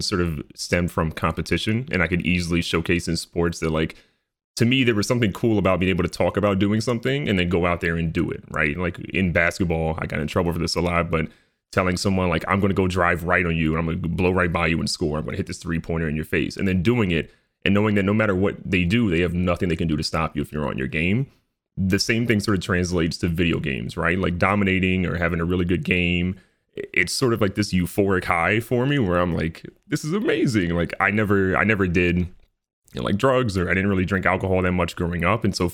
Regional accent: Luray, Virginia, United States; Yeah, so I grew up in a really small town. It's called Luray, Virginia.

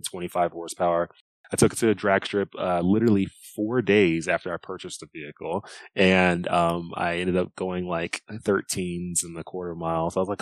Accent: Dallas, Texas, United States; You know, when I was growing up, originally I'm from Dallas, Texas. Both of my parents had immigrated from Nigeria to the U.S.

